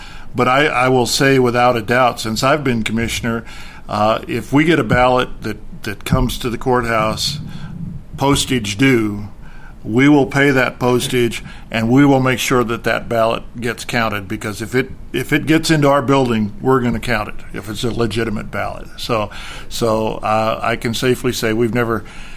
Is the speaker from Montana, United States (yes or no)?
yes; Montana, United States; I was born and raised in North Montana, and we went to the one-room country schoolhouse and cast votes